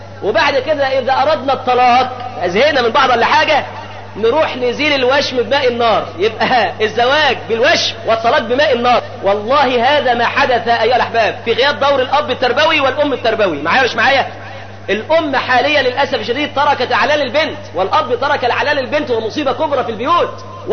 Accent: Zagazig, Sharqia Governorate, Egypt; جابوها عندنا في الزقازيق هنا الكوافير

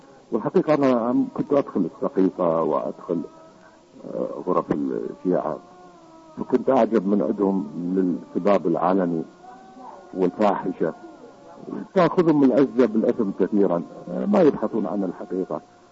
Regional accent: Iraq; أنا من العراق، والله العظيم كثير كثير من جماعتنا الشيعة

